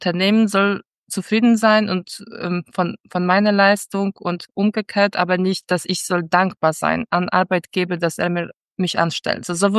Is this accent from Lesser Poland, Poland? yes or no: yes; Krakow, Lesser Poland, Poland; German is a second language; moved away as an adult; now in Hamburg, Germany; ich bin 35 Jahre alt. Ich arbeite in Finanzen und Rechnungswesen. Ich komme ursprünglich aus Krakau, aus Polen und ich bin seit über 10 Jahren in Deutschland. Ich wohne in Hamburg.